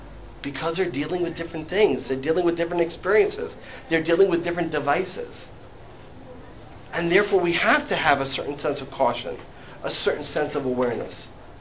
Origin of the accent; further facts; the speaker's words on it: Washington, District of Columbia, United States; Now, growing up in the Washington, D.C. area, it was all about the Redskins.